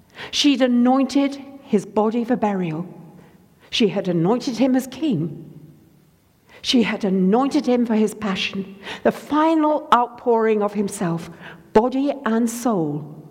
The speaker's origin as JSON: {"language": "English", "country": "United Kingdom", "said": "We're British and we're Anglican, and everything in moderation is our motto."}